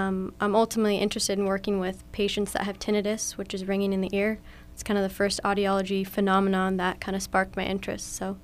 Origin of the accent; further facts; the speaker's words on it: Washington, United States; I'm from Washington State, the rainy state. I came all the way here for sunshine and for the grad program